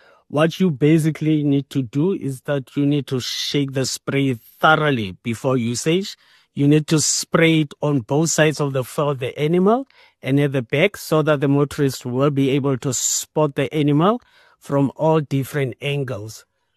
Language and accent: English; Taung, North West, South Africa; I am from South Africa in a small rural area called Taung.